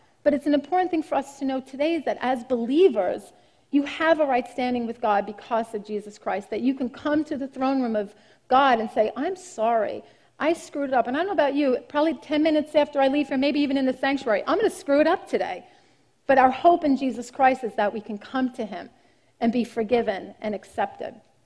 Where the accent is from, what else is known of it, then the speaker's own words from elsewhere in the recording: Brooklyn, New York, United States; we grew up in Brooklyn, it's a little less gentrified